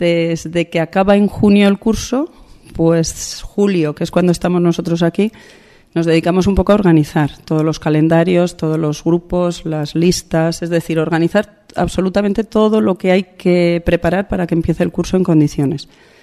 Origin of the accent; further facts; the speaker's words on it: Logroño, La Rioja, Spain; Soy de Logroño, trabajé muchos años fuera de la comunidad de La Rioja y vine hace pues 12 años, estuve 4 años en Calahorra y ahora llevo aquí estos 8.